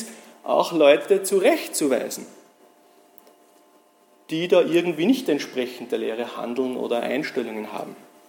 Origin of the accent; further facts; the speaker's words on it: Tyrol, Austria; Also ich bin ja ursprünglich aus Tirol